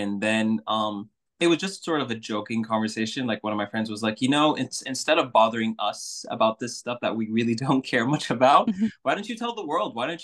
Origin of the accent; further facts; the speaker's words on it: Saudi Arabia; And I'm from Saudi Arabia.